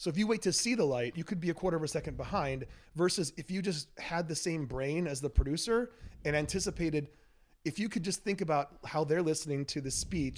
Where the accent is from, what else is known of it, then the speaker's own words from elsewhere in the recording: Ann Arbor, Michigan, United States; also born or lived in Minnesota; I'm from Ann Arbor, Michigan. Raised there, born in Minnesota.